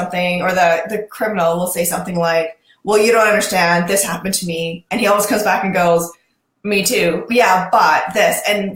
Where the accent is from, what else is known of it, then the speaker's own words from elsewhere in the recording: Guyana; first language Guyanese Creole; So as a kid growing up, that happened to me all the time when people would like say a word and it's, and I'm interpreting it through the Guyanese filter and it is so not that.